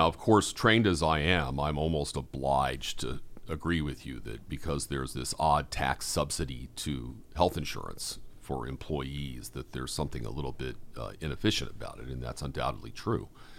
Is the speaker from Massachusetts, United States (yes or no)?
yes; Boston, Massachusetts, United States; I'm a Bostonian.